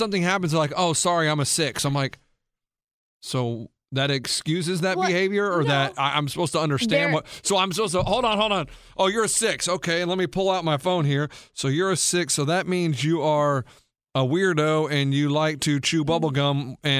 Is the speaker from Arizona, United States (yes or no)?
no; Kansas, United States; born there; I was born in Kansas too.